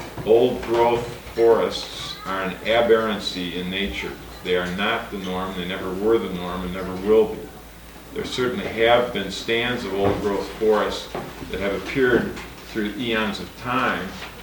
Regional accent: Oregon, United States; I do not know of any lumberman that I have met in Oregon, in my home state, who I would consider to be anti-environmentalists.

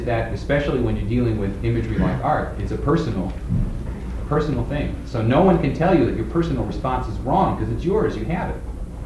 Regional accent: Chicago, Illinois, United States; I grew up in Chicago.

